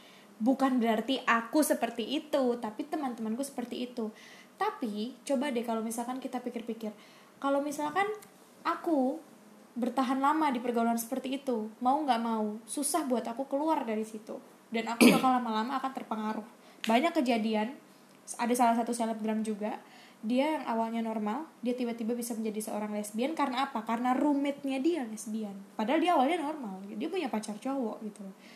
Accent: Surabaya, East Java, Indonesia; now in Jakarta, Indonesia; aku kan dari Surabaya. Maksudnya Surabaya itu juga kota besar yang notabene gak jauh beda sama Jakarta.

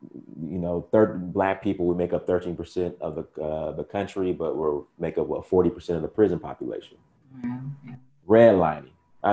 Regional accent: United States; I said, where are you from? I said, I'm a Black American.

